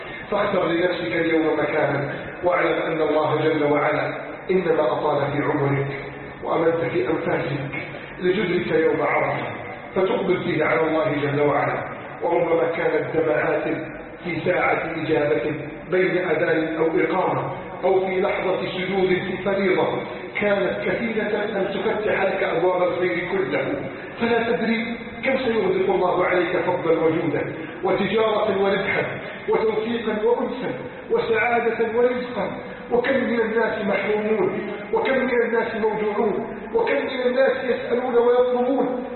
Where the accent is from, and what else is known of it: Egypt